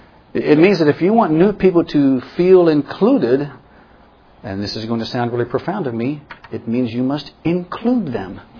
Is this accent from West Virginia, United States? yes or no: yes; West Virginia, United States; Back in my hometown in West Virginia, I was close friends with a group of believers back in the mid-70s